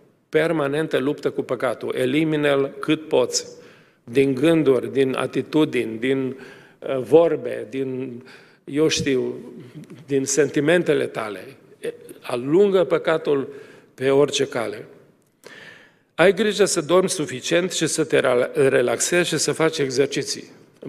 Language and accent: Romanian; Romania; Și atunci noi ne-am încăpățânat, așa ca român, și am zis: doctorul nostru este Dumnezeu.